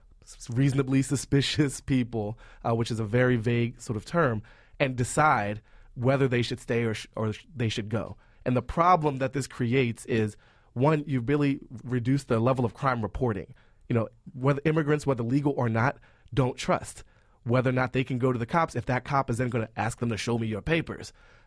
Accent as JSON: {"language": "English", "country": "United States", "said": "I have to say I, too, feel a deep loss of my white European identity as an American."}